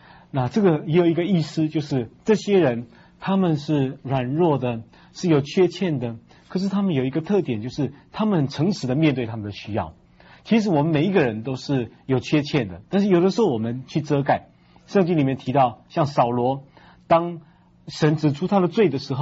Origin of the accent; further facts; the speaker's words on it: China; 我们中国人认为运可以改，命没办法改